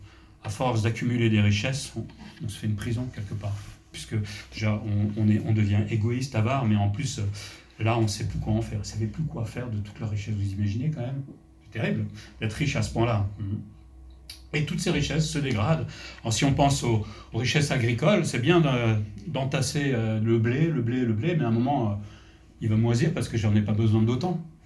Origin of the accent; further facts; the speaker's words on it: France; Je suis un Français, donc je sais de quoi je parle